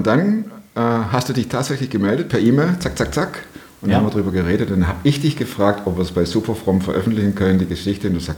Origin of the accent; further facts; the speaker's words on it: Baden-Württemberg, Germany; ich als Schwabe kann lachen, ne? Ich höre ständig, du sprichst nicht Deutsch